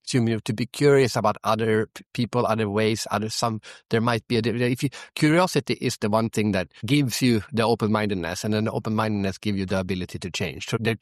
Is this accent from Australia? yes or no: no; Sweden; English is a second language; also born or lived in Singapore; So I'm from Sweden and she's from the Philippines and we lived in Singapore.